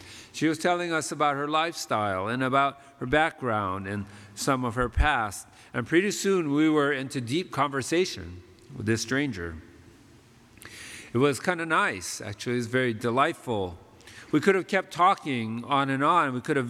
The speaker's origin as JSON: {"language": "English", "town": "Altadena", "region": "California", "country": "United States", "said": "And my wife said, oh, we're from Altadena too."}